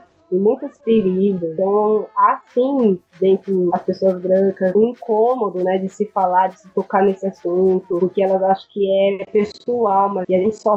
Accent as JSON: {"language": "Portuguese", "country": "Brazil", "said": "Como se, somos brasileiros, né?"}